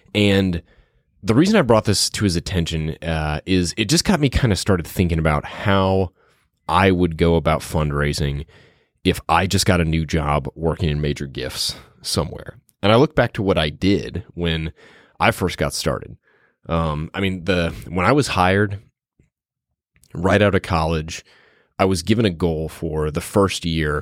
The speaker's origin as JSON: {"language": "English", "town": "New Orleans", "region": "Louisiana", "country": "United States", "tie": "born or raised there", "said": "going back to my hometown of New Orleans. I had my grandma host an event for us."}